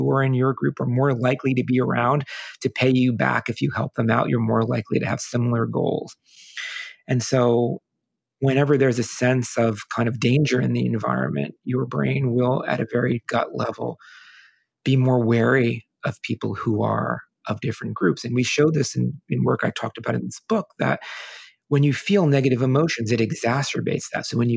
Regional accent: United States; I'm Italian by ancestry growing up in America, people in my family would always say, why do they always think we're in the mob, right?

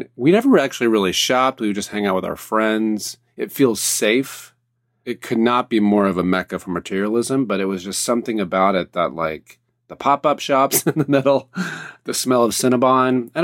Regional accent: the South, United States; I'm being from the East Coast, the South.

